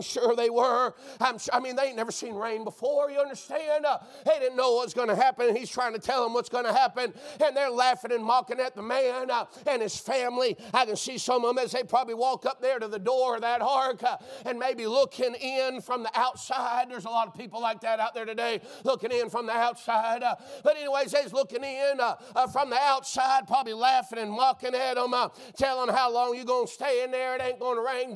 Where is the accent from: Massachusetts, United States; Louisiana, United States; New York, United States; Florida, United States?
Florida, United States; Pensacola; I grew up over there in Pensacola and Milton Air and Pace area.